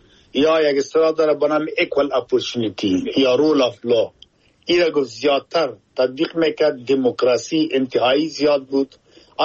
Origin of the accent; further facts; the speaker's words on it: Afghanistan; now in United Kingdom; ما افغان هستم در انگلستان زندگی می کنم، این که خودم افغان هستم مسلمان هستم